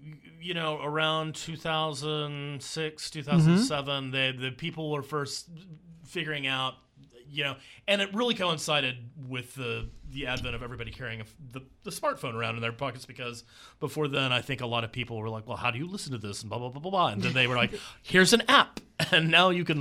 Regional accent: Austin, Texas, United States; a native Austinite.

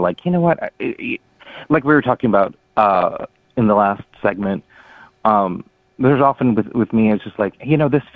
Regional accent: Texas, United States; growing up in Texas and growing up as a queer artist in Texas

